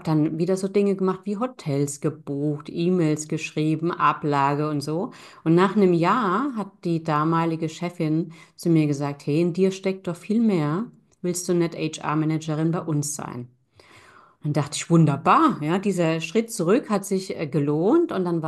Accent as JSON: {"language": "German", "region": "Rhineland-Palatinate", "country": "Germany", "accent": "Palatinate dialect", "moved": "as an adult", "lives_now": "Frankfurt, Germany", "said": "musste mein Dialekt so ein bisschen ablegen, weil die mich schnell so als kleine Bäuerin wahrgenommen haben. Ja, der Pfälzer Dialekt kommt ja in Frankfurt jetzt nicht besonders gut an."}